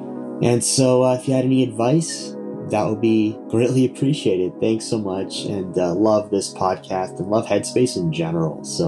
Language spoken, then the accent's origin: English; Ontario, Canada; I am from Ontario, Canada.